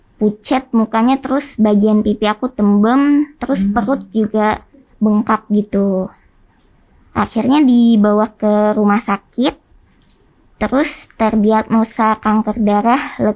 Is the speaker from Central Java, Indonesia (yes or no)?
no; Bandung, West Java, Indonesia; Jadi akhirnya kita pindah ke Bandung, karena kita aslinya juga orang Bandung